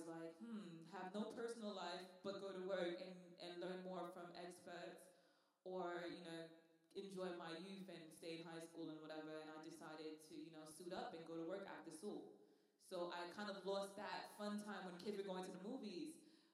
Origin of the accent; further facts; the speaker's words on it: Manchester, North West England, United Kingdom; also born or lived in London; now in New York, United States; I'm from Manchester, we get sun. So, definitely. Quick story, I lived in London for 3 years, and when I lived there, I remember being depressed. And I was like, you know what, let's break this up and move to New York.